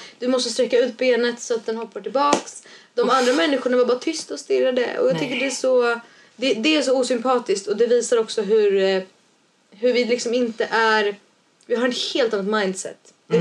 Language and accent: Swedish; Örebro County, Sweden; Ja, jag är ju Örebroare.